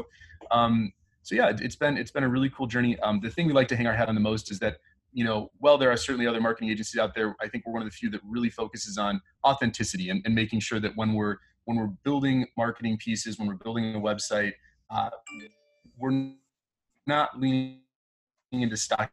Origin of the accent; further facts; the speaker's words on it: Wisconsin, United States; now in California, United States; You know, it's certainly sunnier here now, but I grew up in Wisconsin.